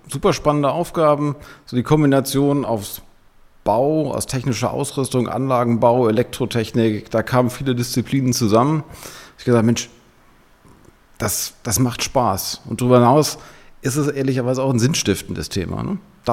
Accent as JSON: {"language": "German", "town": "Winsen", "region": "Lower Saxony", "country": "Germany", "tie": "born or raised there", "said": "Ich bin in Winsen in der Luhe geboren worden, bin da auch aufgewachsen. Winsen in der Luhe muss man nicht unbedingt kennen, ja. Als Niedersachser eigentlich schon, aber für die überregional sind, kleiner Ort in der Nähe von Hamburg."}